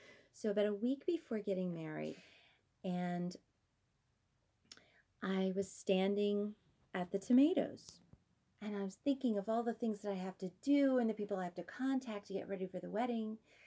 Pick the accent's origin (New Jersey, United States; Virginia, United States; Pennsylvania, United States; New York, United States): Pennsylvania, United States; Melrose Park; And then I asked her, "So where are you from?" And she told me she was from Melrose Park in Pennsylvania. And that is where I'm from. And then all of a sudden, this old lady and I start talking about our hometown.